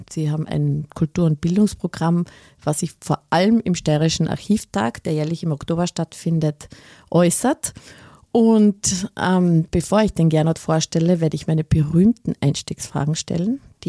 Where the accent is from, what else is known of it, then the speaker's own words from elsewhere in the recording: Carinthia, Austria; born there; Ich bin gebürtige Kärntnerin, wie schon viele wissen und auch hören.